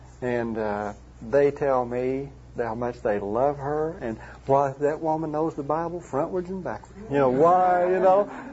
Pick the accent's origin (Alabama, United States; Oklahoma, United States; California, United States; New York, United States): Oklahoma, United States; Duncan; The Lord moved us back to Duncan, and that happened to be my hometown.